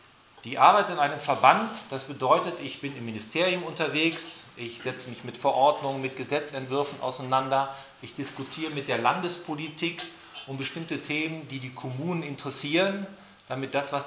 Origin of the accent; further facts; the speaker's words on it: Ratingen, North Rhine-Westphalia, Germany; also born or lived in Düsseldorf; Und bin die meiste Zeit in meiner Jugend aufgewachsen in Ratingen bei Düsseldorf.